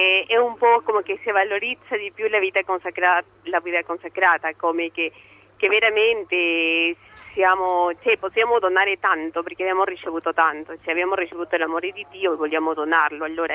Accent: Peru; Italian is a second language; io sono peruviana

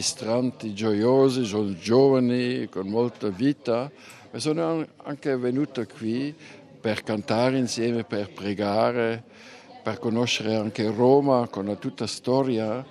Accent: Switzerland; Io sono svizzero.

